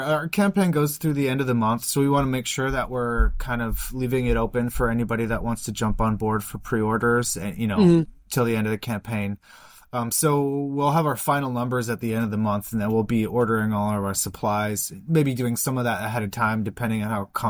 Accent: Green Bay, Wisconsin, United States; Yeah, I'm from Green Bay originally, so I know that whole coast pretty well.

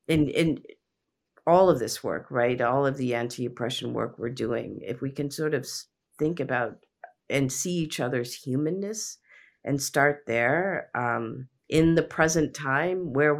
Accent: India; I'm Indian, and in my country, and it's in grounded in Hinduism is the term namaste

